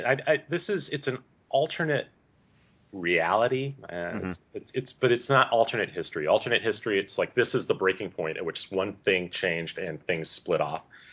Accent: Los Angeles, California, United States; I'm from Los Angeles. I love Los Angeles.

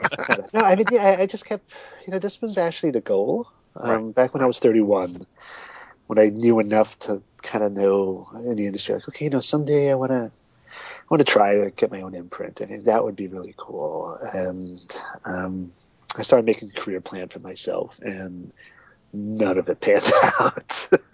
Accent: Yonkers, New York, United States; Yeah, no, I grew up in Yonkers

